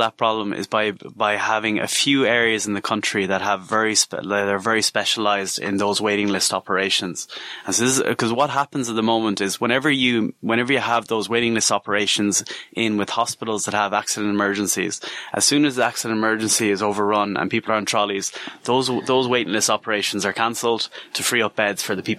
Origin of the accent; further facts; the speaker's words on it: Ireland; No, the amount of Irish nurses I meet in English hospitals is unreal. Same with doctors. Like we're Irish people run the NHS.